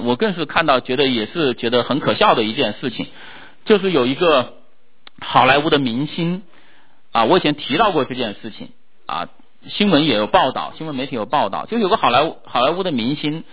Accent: China; 那个时候我是在中国大陆，我那时候被教导人定胜天啊。我从小我是受这样的教育长大的。

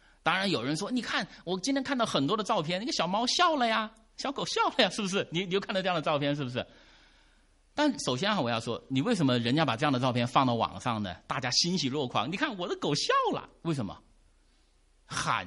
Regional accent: China; 我中国人我看我也跟着哈哈笑

